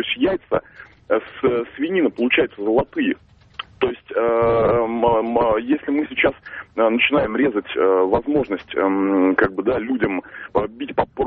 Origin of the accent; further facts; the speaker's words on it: Samara Oblast, Russia; Я из Самарской области.